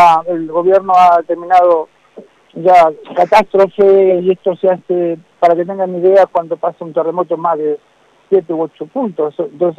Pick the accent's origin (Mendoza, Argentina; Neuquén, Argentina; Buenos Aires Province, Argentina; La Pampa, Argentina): Buenos Aires Province, Argentina; Morón; en realidad yo nací en Morón, que es al lado, ¿no?